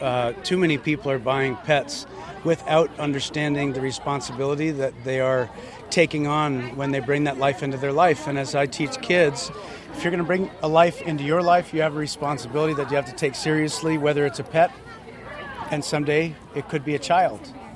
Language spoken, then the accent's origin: English; Darien, Connecticut, United States; I grew up in Connecticut. I grew up in Darien, Connecticut.